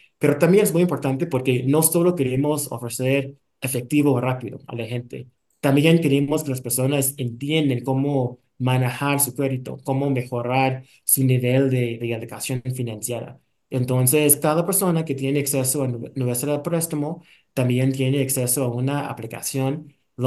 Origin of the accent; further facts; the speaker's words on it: Bahamas; Spanish is a second language; moved away; Yo nací en un país que no es tan lejos de Dominicana. Yo soy de las Bahamas.